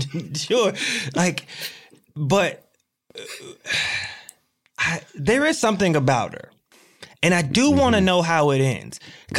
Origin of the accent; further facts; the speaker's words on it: Virginia, United States; you know, I grew up in Virginia. You know, my dad died when I was young.